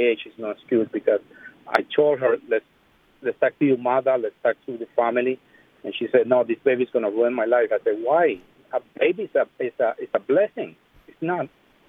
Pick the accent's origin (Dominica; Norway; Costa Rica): Costa Rica; now in Boston, United States; And I'm 57 years old. I'm from Boston. original from Costa Rica